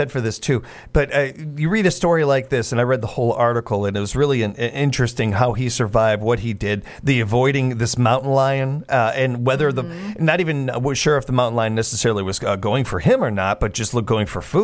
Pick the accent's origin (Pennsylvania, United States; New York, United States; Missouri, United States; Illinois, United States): Illinois, United States; Chicago; It's at this time that I would like to remind the audience that I'm from South Chicago.